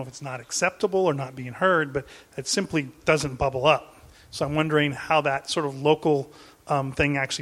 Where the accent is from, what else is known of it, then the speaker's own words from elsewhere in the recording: Seattle, Washington, United States; I'm from Seattle, or United States.